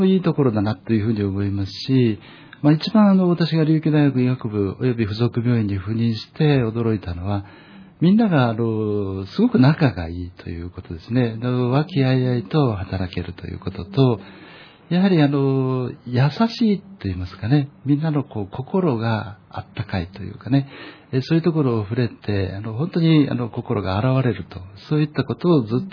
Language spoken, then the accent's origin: Japanese; Takamatsu, Kagawa, Japan; 私、四国のですね、高松市というところで、はい、実は、まあ、大学は岡山大学なんですけども、まあ、岡山大学を卒業後、まあ、東京で研修したり、あるいは、まあ、2年間、アメリカに留学させていただいて